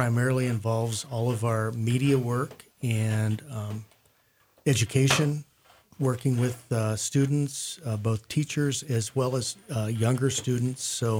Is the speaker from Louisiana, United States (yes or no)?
no; Ohio, United States; I grew up in Ohio, and I worked for the state of Ohio Division of Wildlife for 7 years as a game warden